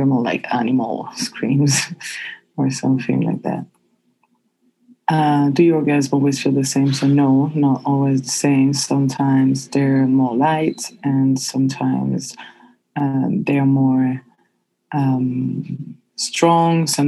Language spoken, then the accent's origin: English; France; I will say that I am bisexual, and I am from France.